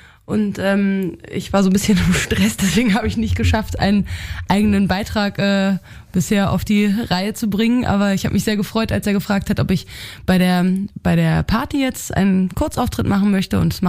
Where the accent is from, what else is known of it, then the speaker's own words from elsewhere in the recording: Berlin, Germany; born there; Ja, also ich bin in Berlin geboren und jetzt seit, 10 Jahren mit meiner eigenen Musik aktiv